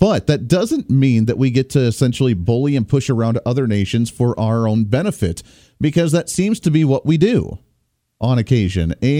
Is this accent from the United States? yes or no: yes; Kansas, United States; I'm coming from Kansas here.